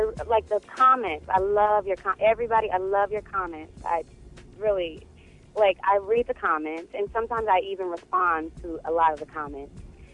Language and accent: English; Kansas City, United States; I grew up in South Central. Mm-hmm. I grew up in Kansas City.